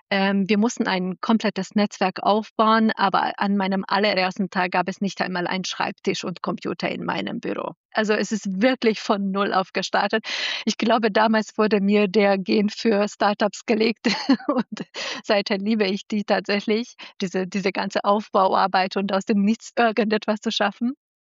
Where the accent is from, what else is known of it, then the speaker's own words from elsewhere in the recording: Hungary; Ich habe in einer Klinik gearbeitet, noch in Budapest. Ich komme ja aus Ungarn.